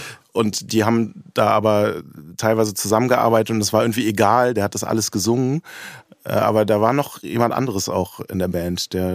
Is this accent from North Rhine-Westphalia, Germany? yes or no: yes; Düsseldorf, North Rhine-Westphalia, Germany; Ich bin auch aus Düsseldorf.